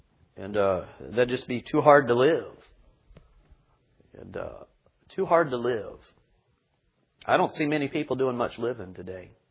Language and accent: English; South Carolina, United States; I grew up down in South Carolina where they have posters say the other white meat